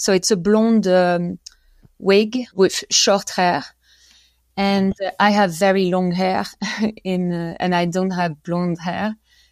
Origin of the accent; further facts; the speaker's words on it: southwest France, France; So I grew up in France, in the southwest of France. In a tiny village, it was very remote and cut a bit from the world.